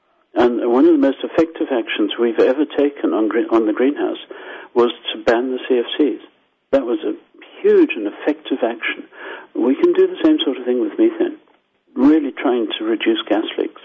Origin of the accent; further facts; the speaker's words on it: Harare, Zimbabwe; now in Canada; I'm Zimbabwean, as you probably got from my accent. So, sorry, Zimbabwean Canadian, it's a mess. So I grew up with these fires, and in Harare in July, August, you choke.